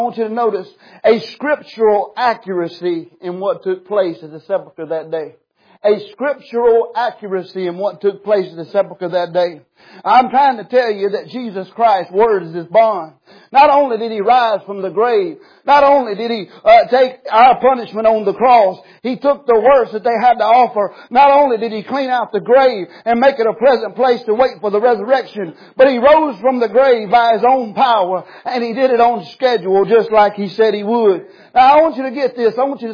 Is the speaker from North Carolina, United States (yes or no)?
yes; North Carolina, United States; I'm speaking the King's English. I'm from North Carolina. Can y'all understand me, or do we need an interpreter?